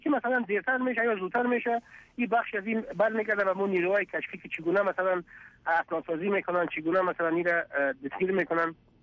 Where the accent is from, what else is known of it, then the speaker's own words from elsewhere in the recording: Afghanistan; ما هم افغان هستیم در مجموع افغانای افغانستان و مسلمان انسانای افغانستان.